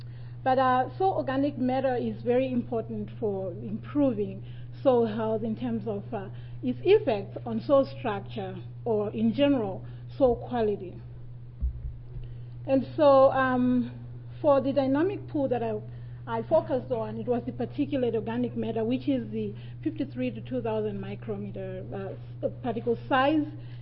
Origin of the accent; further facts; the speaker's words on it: Ontario, Canada; I'm from Ontario, Canada, at Trent University. I'm doing my PhD there.